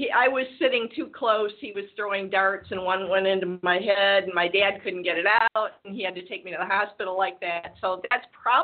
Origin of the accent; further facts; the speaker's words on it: Michigan, United States; Yeah. So, well, I'm originally from Michigan.